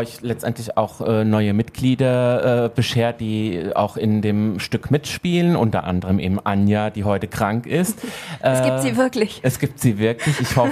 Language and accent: German; Hesse, Germany; ich bin ja ursprünglich aus dem Wetteraukreis.